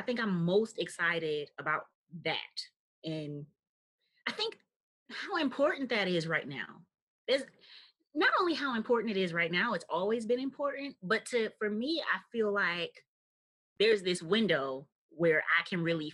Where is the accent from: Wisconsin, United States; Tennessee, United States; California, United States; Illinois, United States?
Wisconsin, United States; Milwaukee; I am born and raised in Milwaukee on the north side. So been a north side girl my whole life.